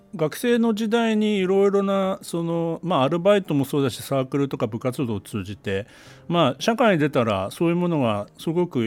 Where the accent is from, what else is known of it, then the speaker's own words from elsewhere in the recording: Gunma, Japan; あの私群馬県の出身なんですけどあの、まあ、いわゆるローカル線ばかり走ってるんですけども